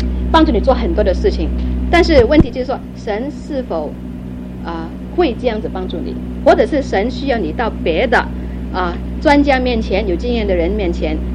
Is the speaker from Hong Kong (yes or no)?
yes; Hong Kong; also born or lived in Canada; 那个时候我们都是在香港是念英文学校